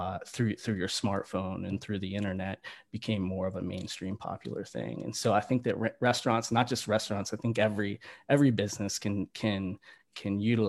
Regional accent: East Coast, United States; I grew up on the East Coast and moved to a beach town

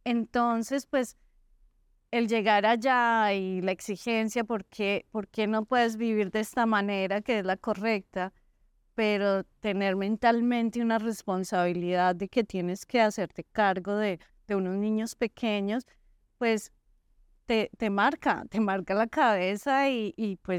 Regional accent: Bogotá, Colombia; yo soy de Bogotá, Colombia

